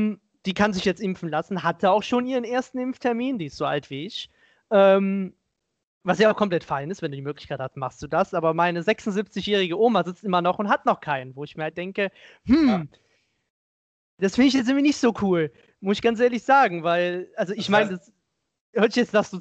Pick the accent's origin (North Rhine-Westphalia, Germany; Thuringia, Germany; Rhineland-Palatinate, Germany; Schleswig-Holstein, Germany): Rhineland-Palatinate, Germany; also ich komme ja aus Rheinland-Pfalz, oder besser gesagt, ich komme ursprünglich aus Rheinland-Pfalz.